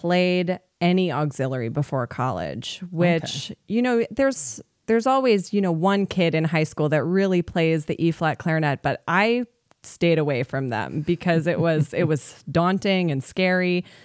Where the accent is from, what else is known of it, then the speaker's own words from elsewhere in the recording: Chicago, Illinois, United States; I actually spent the next 2 years living in Chicago, which I'm from the Chicago area, so it was nice to be living in the city and being close to home.